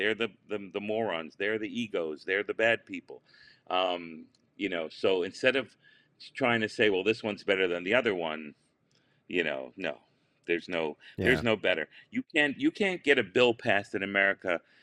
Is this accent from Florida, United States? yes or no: yes; Florida, United States; Look, I grew up in Florida. I raised in Florida.